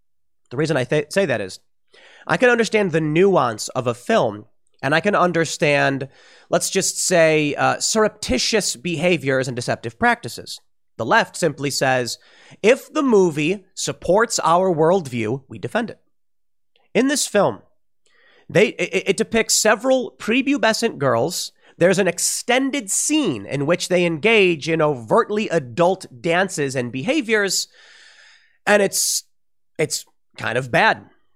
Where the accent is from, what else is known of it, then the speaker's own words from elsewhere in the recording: United States; When I see the United States fighting for its interests, I say, I'm an American.